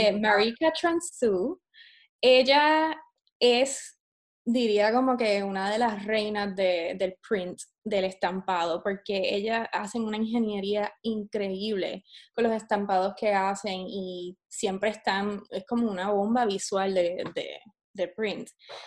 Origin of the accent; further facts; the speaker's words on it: Mayagüez, Puerto Rico; Soy del pueblo de Mayagüez, nacida y criada. Estudié Bellas Artes en la Universidad de Puerto Rico, en el recinto de Río Piedras. Soy jerezana, me encanta.